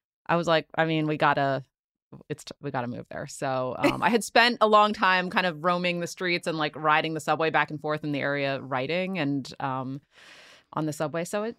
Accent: Philadelphia, Pennsylvania, United States; I'm born and raised in Philly

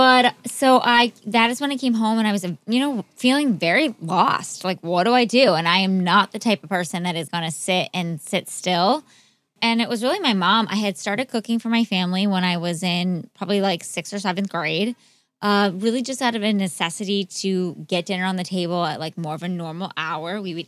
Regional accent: Cleveland, Ohio, United States; No, so I'm from Cleveland originally. So I grew up in Cleveland, Ohio.

